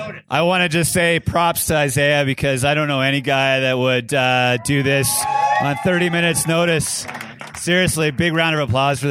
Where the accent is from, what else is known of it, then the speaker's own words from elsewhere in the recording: Canada; Josh and I are two dudes from Canada. Nothing more than that. That's, you know, we're two dudes from Canada that like to push our limits and challenge ourselves.